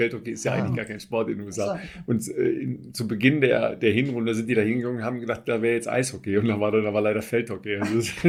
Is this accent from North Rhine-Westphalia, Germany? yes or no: yes; Dorsten, North Rhine-Westphalia, Germany; in Dorsten, in meiner Heimat gestanden